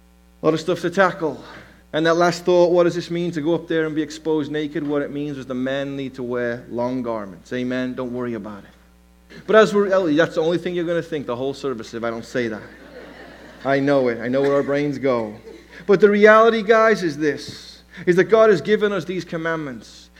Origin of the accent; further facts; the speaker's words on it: Liverpool, North West England, United Kingdom; I was raised in Liverpool, England, not as a believer